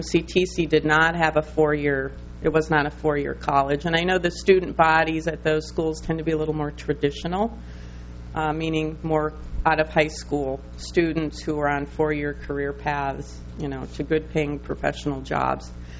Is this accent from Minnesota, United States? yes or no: yes; Rochester, Minnesota, United States; For example, I grew up near Rochester